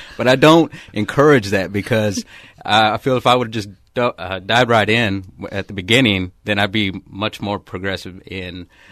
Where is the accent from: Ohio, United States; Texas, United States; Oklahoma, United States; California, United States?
Texas, United States; Lubbock; now in Medford, United States; being so far from home. I'm from Lubbock, Texas, and I was not aware of any clubhouse models, you know, in my area before this.